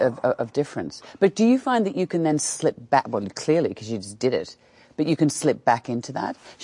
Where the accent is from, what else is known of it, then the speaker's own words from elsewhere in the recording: Australia; I mean, being Australian, there's very few characters.